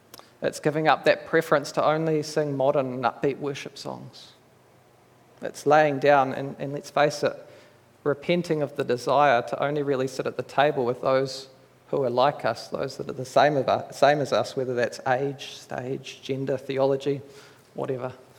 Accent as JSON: {"language": "English", "country": "New Zealand", "accent": "Kiwi", "said": "with my Kiwi accent, difference and difference, and that's not up, but that's right, are pretty much the same word."}